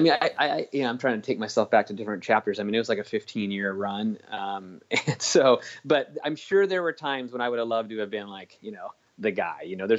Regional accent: Roseburg, Oregon, United States; Yeah, I grew up in a small town in Oregon. It's called Roseburg, Oregon. Yep. Not a lot of people have spent time there.

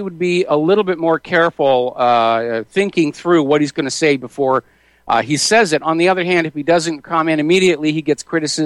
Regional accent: California, United States; You know, hey, dudes, I'm from California.

